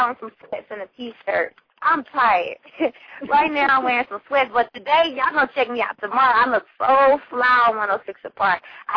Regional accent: Atlanta, Georgia, United States; I'm from Atlanta, so we get rappers all the time, Lord Jesus.

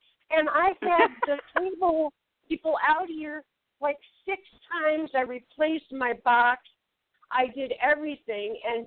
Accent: Chicago, Illinois, United States; I grew up in Chicago.

